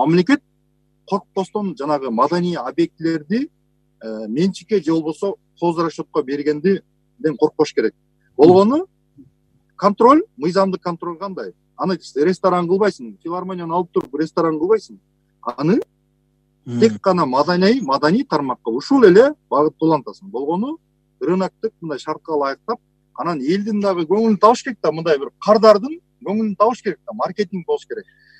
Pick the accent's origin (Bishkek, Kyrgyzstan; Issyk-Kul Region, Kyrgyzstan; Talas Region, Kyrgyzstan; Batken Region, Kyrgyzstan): Talas Region, Kyrgyzstan; Talas; Азыр эми жана Таласта, мен Таласта өскөм да